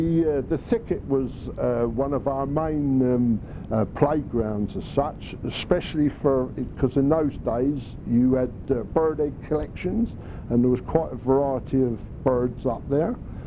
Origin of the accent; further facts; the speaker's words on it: Aldwick, South East England, United Kingdom; born there; I was born in Castle Road in a place called Aldwick, which was opposite Lockwood Villas, about number 4 actually, in Castle Road.